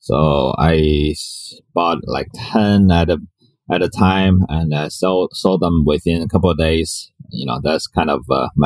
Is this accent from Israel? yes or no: no; China; English is a second language; moved away as an adult; now in Hawaii, United States; I came from China about 12 years ago. When I came here, I became homeless